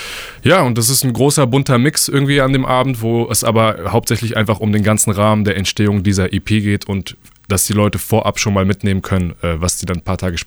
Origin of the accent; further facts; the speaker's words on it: Olpen, Germany; Ich bin aus Olpen, ich wohne in Olpen, bin hier aufgewachsen